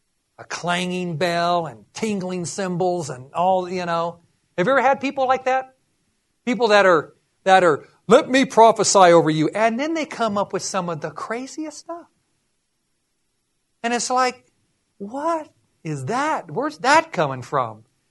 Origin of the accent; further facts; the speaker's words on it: England, United Kingdom; Because I'm an Englishman. And so we Englishmen have temper